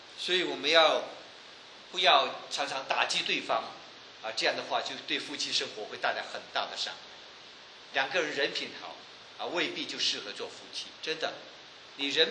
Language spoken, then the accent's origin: Chinese; China; 所以人，我们中国人听到这句话，有的人就哇，做父母的听到的时候他就，我有没有听错？